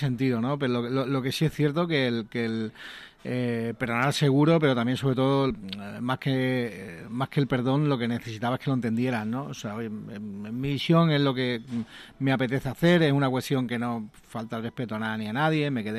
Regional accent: Marbella, Andalusia, Spain; cuando soy de Marbella

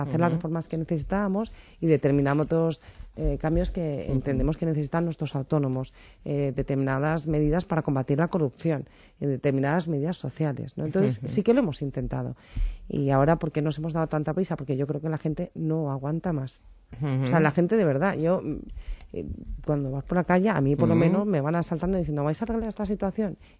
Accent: Catalonia, Spain; porque venimos de Cataluña, sabemos lo que es el independentismo

